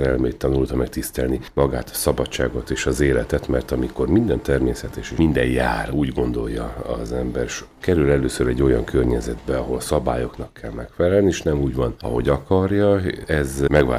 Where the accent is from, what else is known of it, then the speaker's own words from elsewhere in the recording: Sárszentlőrinc, Tolna, Hungary; now in Kiskunhalas, Hungary; én ugye dunántúli vagyok, Szekszárd, Sárszentlőrinc faluból származom, és így kerültem ide kiskunhalasra